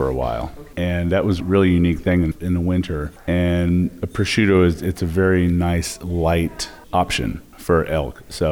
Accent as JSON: {"language": "English", "town": "Phoenix", "region": "Arizona", "country": "United States", "tie": "born or raised there", "said": "I grew up in Phoenix, Arizona, kind of cut my chops there."}